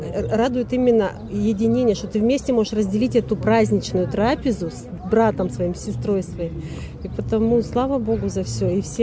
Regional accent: Yekaterinburg, Sverdlovsk Oblast, Russia; Город Екатеринбург. Приход Свято-Троицкий.

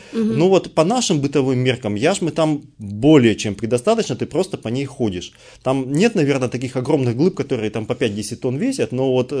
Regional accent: Urals, Russia; Я камни люблю, как и многие уральцы.

